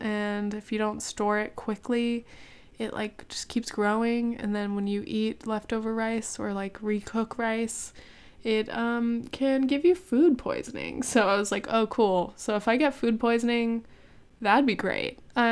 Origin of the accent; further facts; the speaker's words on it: California, United States; I'm from California, you're gonna be living in New York.